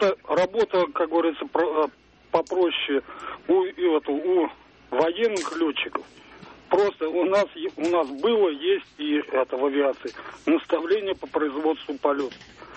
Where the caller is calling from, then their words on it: Orenburg, Orenburg Oblast, Russia; С Оренбурга.